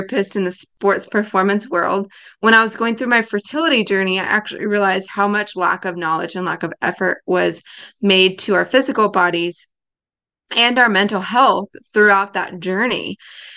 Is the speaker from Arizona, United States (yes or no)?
no; Houston, Texas, United States; I actually live in the northwest side of DFW and in North Texas, but I'm originally from the Houston area.